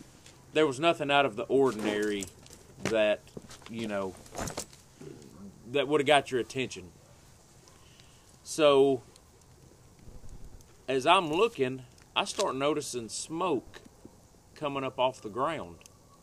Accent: the South, United States; Again, growing up in the South, she was cooking hot dog weenies cut open with cheese in them.

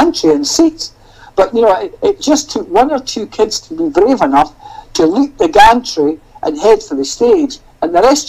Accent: Scotland, United Kingdom; And of course, being Scottish, occasionally they would just send me out to the local fish and chip shop.

